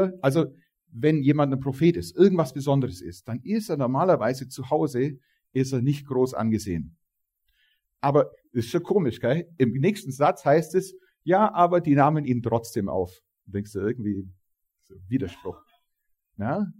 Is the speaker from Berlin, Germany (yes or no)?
no; Magdeburg, Saxony-Anhalt, Germany; bei mir, da wo ich herkomme, Magdeburg, da, Thalhofen, da wo ich wohne